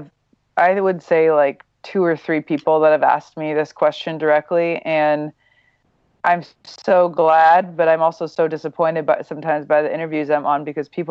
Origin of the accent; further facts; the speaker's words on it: Midwest, United States; I grew up in the Midwest, very normal, I guess you could say, just a mom and a dad, two sisters, Midwest, not rich, not poor